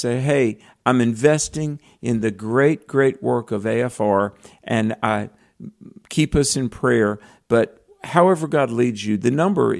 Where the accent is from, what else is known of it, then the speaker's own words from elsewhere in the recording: North Carolina, United States; John in Vass, North Carolina, my home state of North Carolina